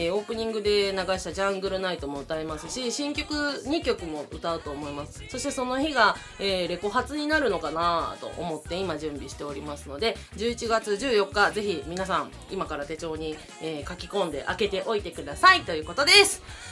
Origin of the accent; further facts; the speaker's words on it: Tokushima, Japan; 私あの徳島出身で地元のお祭りが阿波踊りなんです。